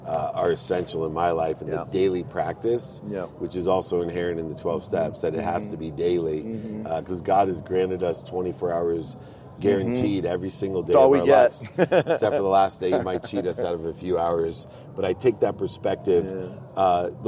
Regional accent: Akron, Ohio, United States; born there; And I was born in Akron, Ohio.

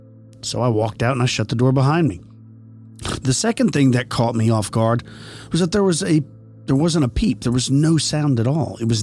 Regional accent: Oregon, United States; born or raised there; also born or lived in Las Vegas

